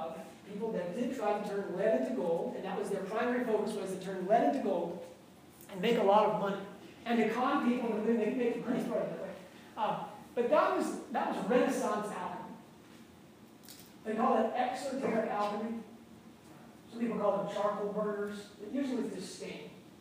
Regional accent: United States; I was in Pennsylvania, New Jersey. I grew up in Episcopal Church in the United States, from the Catholic community.

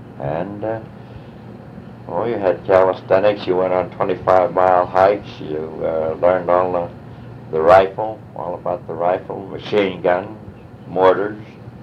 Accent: Youngstown, Ohio, United States; And when he learned I was from Youngstown, we got pretty friendly.

